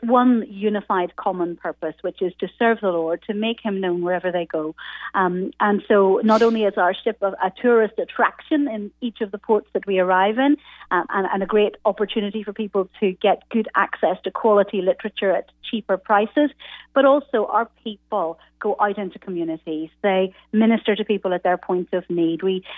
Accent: Northern Ireland, United Kingdom; I'm from Northern Ireland. So, yes, part of the UK.

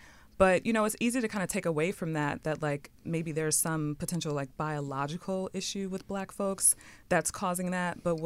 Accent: Detroit, Michigan, United States; now in Atlanta, United States; Yes, I'm from Detroit.

